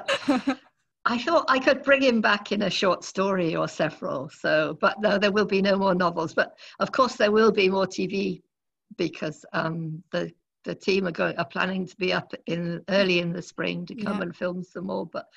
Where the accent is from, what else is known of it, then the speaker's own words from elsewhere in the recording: South West England, United Kingdom; then I grew up in North Devon